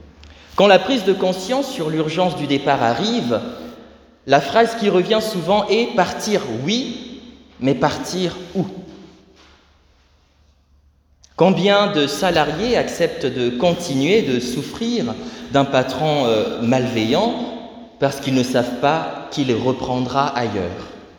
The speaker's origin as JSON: {"language": "French", "country": "DR Congo", "said": "Et quand on est originaire du Congo Kinshasa, comme moi, on aura tendance à dire par à toi."}